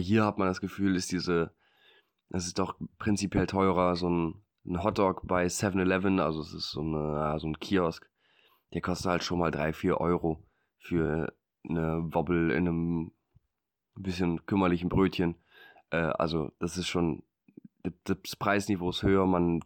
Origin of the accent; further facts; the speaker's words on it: Northern Germany, Germany; aber als Norddeutscher gefällt mir das eigentlich halt auch ganz gut